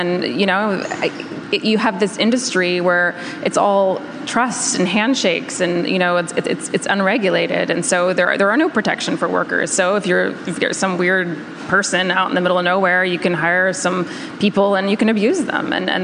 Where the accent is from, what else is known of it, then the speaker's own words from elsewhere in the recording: California, United States; also born or lived in New York City; I'm from the North Bay, and I was living in New York City, and I moved back there, and I think it really reconnected me to the like natural beauty of California.